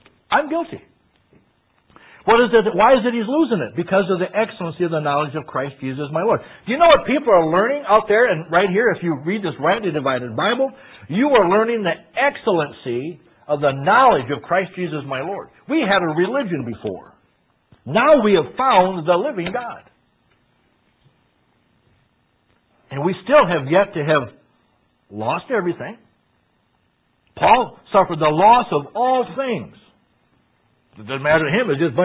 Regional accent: South Dakota, United States; I wish I was from the South more than I am. This South of South Dakota just doesn't do it.

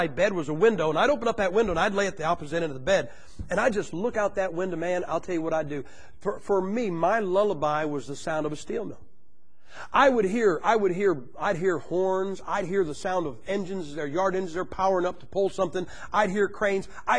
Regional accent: Madison, Ohio, United States; I'm from Madison, Ohio. I was raised 3 blocks from 5 steel mills.

